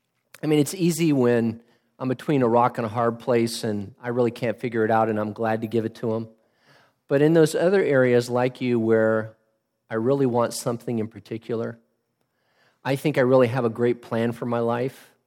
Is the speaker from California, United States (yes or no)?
yes; California, United States; I grew up in California, so I've been there before.